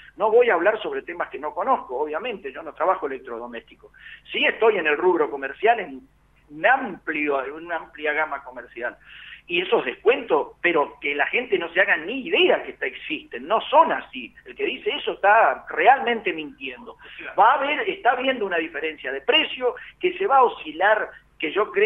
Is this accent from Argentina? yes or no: yes; Argentina; como somos característicos los argentinos de exagerar las cosas